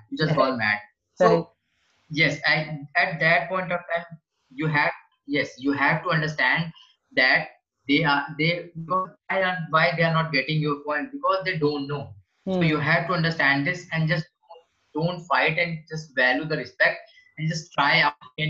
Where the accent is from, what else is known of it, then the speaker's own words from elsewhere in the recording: Lucknow, Uttar Pradesh, India; I'm from India. I'm from Lucknow.